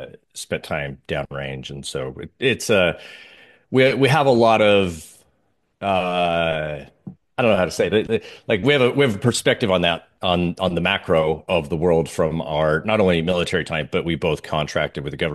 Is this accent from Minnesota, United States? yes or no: no; Utah, United States; I'm from Utah, so like small town.